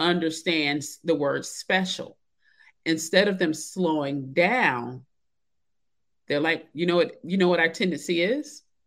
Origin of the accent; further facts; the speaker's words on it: the South, United States; you know, I'm a Southerner and I used to work in an office with a lot of people from the Northeast.